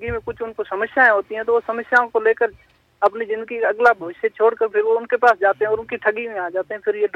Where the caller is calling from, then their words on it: Balisar, Rajasthan, India; मैं बलीसर बाड़मेर से बोल रहा हूँ।